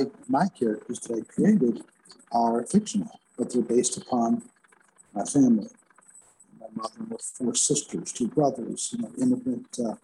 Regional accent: Chicago, Illinois, United States; moved away as an adult; here's again for Chicago people. I went to Lane Tech High School. I grew up in Logan Square.

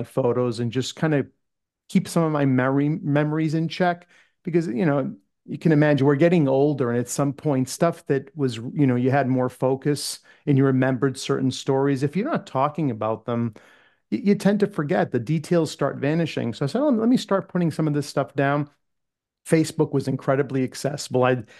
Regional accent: Italy; growing up in Italy, I didn't play soccer with girls.

